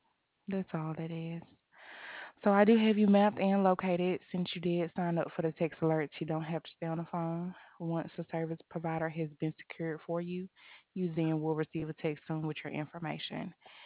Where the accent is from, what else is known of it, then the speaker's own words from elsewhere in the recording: Fort Myers, Florida, United States; now in Montgomery, United States; I'm from Fort Myers, Florida, but I'm over here in Alabama now, and I wanted to find my way back down there to Florida.